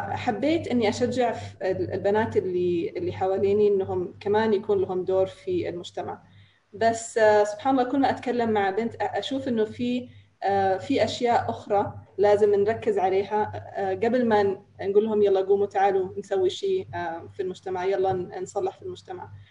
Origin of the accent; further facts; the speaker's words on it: Yemen; also born or lived in Ethiopia / United States; now in United Arab Emirates; I am originally from Yemen. أنا من اليمن، لكن فقط أني أقول أنا من اليمن ما يكفي، لأني عشت في أثيوبيا 9 سنين من حياتي، يعني في الصغر عشت في أمريكا وأحمل الجواز الأمريكي، والآن أعيش في الإمارات وهي بلدي الثاني. فأنا خليط من كل هذه البلدان